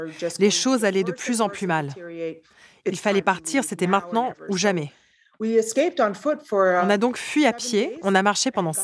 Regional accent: New York, United States; also born or lived in Iran; Je vis à New York, mais je suis née en Iran. Avec ma famille, on a quitté l'Iran quand j'avais 4 ans pour s'installer à New York où j'ai vécu toute ma vie.

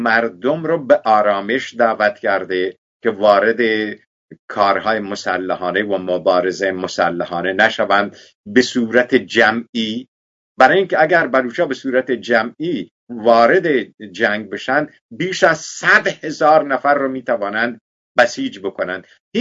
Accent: Iran

